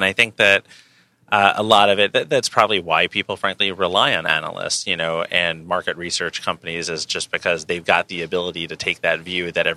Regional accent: New York City, New York, United States; You can tell I grew up in New York City.

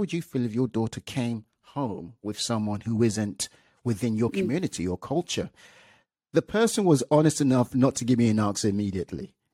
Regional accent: Nigeria; Well, take it from someone who's also married to a Tamilian, and I'm Nigerian.

